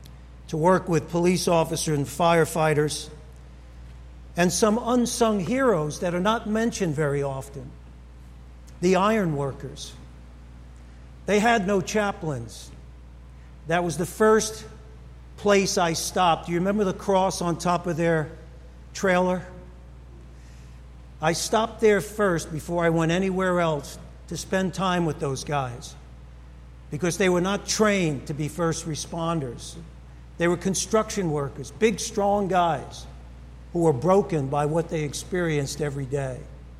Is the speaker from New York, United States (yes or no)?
yes; New York City, New York, United States; You know, being a New Yorker, I watched the World Trade Center go up in 1971. It was the pride of the city.